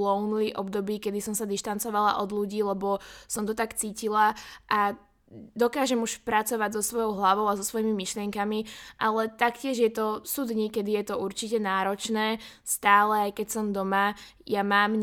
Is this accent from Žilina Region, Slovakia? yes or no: no; Trenčín, Trenčín Region, Slovakia; ma volajú na dom v Trenčine, kde som vlastne, teda z Trenčina som, môj otec teraz postavil nový dom